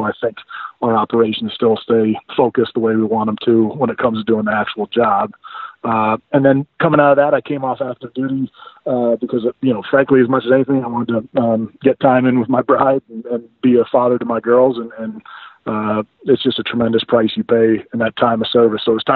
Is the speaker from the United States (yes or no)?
yes; California, United States; I grew up in Northern California.